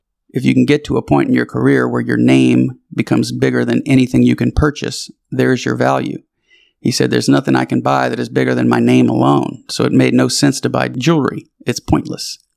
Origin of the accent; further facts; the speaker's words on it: Louisiana, United States; also born or lived in Houston; where I grew up in Louisiana, we refer to our friends' parents as Miss or Mr., and then first name. And then when I got to Houston, my friends' parents were referred to by their first name